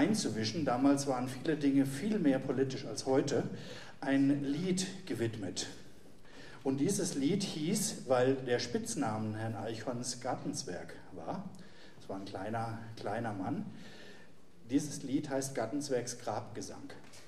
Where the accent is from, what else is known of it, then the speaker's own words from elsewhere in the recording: Bavaria, Germany; Ich komme aus Mainfranken, das hatte ich gerade erwähnt